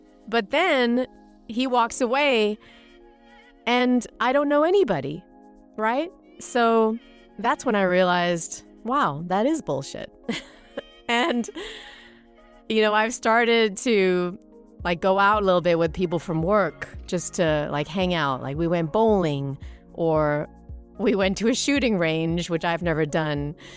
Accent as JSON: {"language": "English", "country": "Germany", "tie": "born or raised there", "moved": "yes", "said": "I've been living here for 30 years, but I grew up in Germany, you know."}